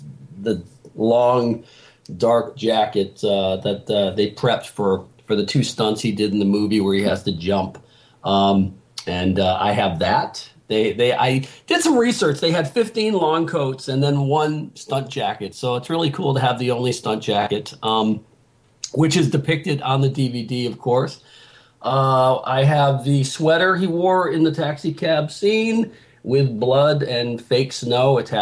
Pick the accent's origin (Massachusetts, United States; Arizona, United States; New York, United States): Massachusetts, United States; Springfield; I met him years ago. I'm from Springfield, Massachusetts, and he would come to the Berkshires Williamstown, the Williamstown Film Festival.